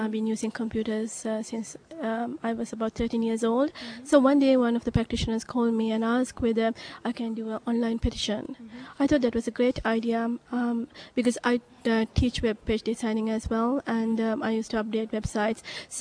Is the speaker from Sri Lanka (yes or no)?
yes; Sri Lanka; English is a second language; moved away as an adult; now in Canada; I'm from Sri Lanka. I've been in Canada for about 5 years now